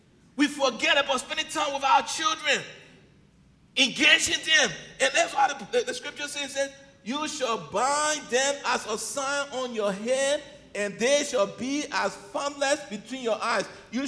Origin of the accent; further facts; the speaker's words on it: Liberia; born there; I was born in Africa, Liberia.